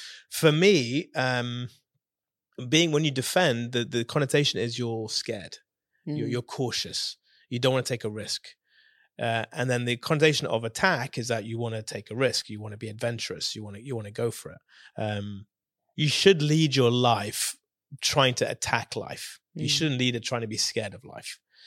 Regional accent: Leeds, Yorkshire and the Humber, United Kingdom; I'm just from Leeds.

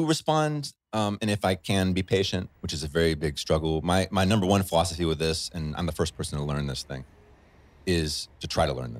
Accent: Chad; I grew up in Chad, I speak Arabic.

